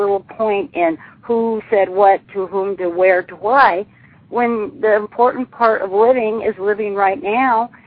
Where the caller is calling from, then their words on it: Washington, United States; I live way up in Washington State